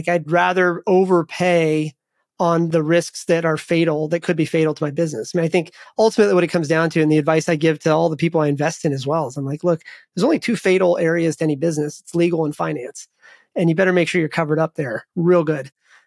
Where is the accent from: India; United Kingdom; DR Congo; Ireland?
India; now in United States; You know, my parents, we immigrated from India. Like every stereotype that people have about Indians, it's probably true.